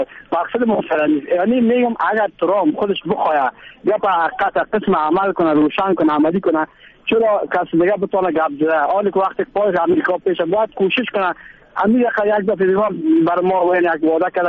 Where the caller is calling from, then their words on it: Mazar-i-Sharif, Balkh, Afghanistan; از مزار شریف آمدیم